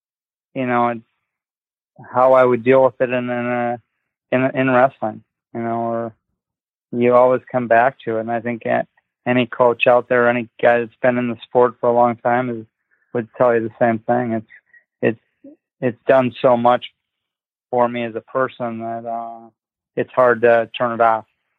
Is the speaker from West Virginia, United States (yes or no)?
no; Bismarck, North Dakota, United States; the size of the community was a little bit similar to where we grew up in Bismarck.